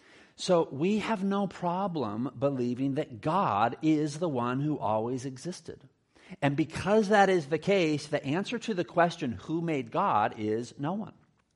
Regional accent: San Diego, California, United States; I'm from San Diego, so I know it's painful to rub in the good weather we have down there.

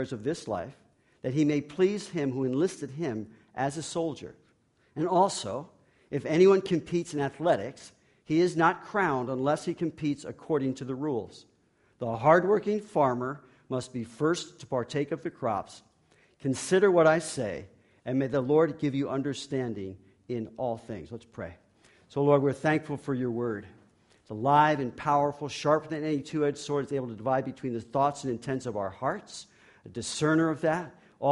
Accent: New York, United States; I was raised, born and raised in New York. I had four sisters, no brothers.

